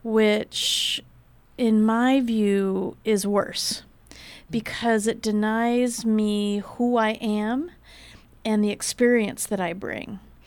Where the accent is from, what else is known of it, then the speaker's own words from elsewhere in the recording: San Francisco, California, United States; I'm originally from San Francisco, grew up there, was very fortunate in that I was always surrounded by people of color, communities of color